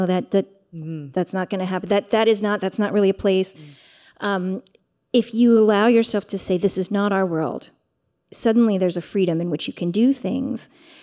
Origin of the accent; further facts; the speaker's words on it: Midwest, United States; also born or lived in Pittsburgh; I was born in Pittsburgh, grew up in the Midwest, but I think to a lot of people, when they look at me, they do not see an American